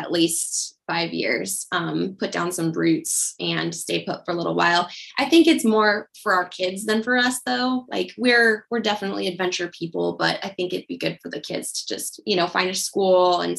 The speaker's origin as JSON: {"language": "English", "region": "Montana", "country": "United States", "tie": "born or raised there", "also_born_or_lived": "Kansas / Georgia", "said": "seeing as I was born and raised in Montana. I definitely miss Montana, and every time I go home, I'm like, oh, we should move back."}